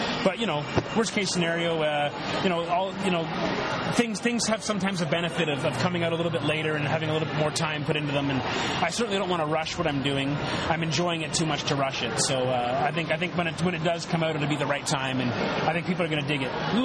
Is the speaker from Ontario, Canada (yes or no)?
yes; St. Catharines, Ontario, Canada; I mean, I grew up in St. Catharines, so it's a little bit... It's close to home in that regard.